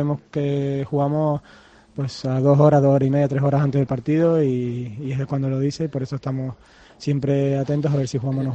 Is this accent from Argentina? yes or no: no; Santa Cruz de Tenerife, Canary Islands, Spain; Los dos somos chicharreros